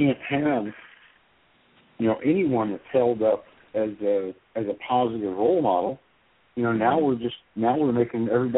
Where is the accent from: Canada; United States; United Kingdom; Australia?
United States; the South; You know, I mean, I grew up in the South. I grew up around guns all the time.